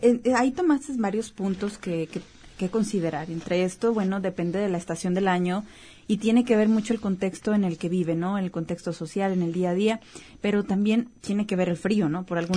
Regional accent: Mexico; Porque generalmente nosotros como mexicanos siempre tenemos presente la bebida

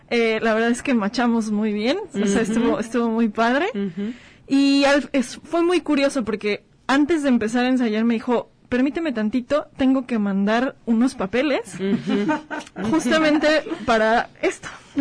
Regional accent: Toluca, State of Mexico, Mexico; Yo soy de Toluca

